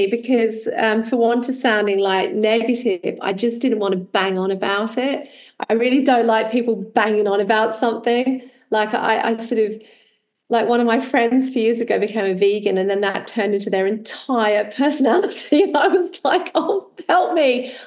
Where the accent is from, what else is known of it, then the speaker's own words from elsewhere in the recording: Australia; accent: Australian; moved away; I grew up in Australia, as you can tell from my accent, and I'm a dual citizen, so I tend to choose to live in this country because I really love it. It's in Europe